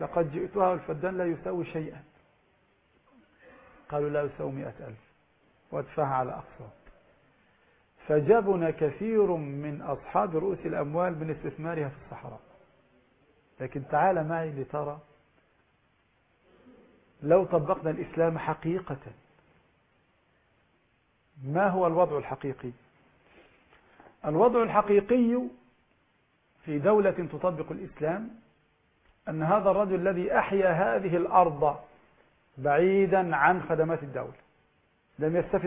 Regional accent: Egypt; عندنا في مصر مشكلة اقتصادية كبيرة

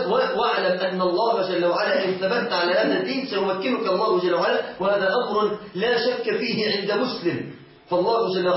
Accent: Egypt

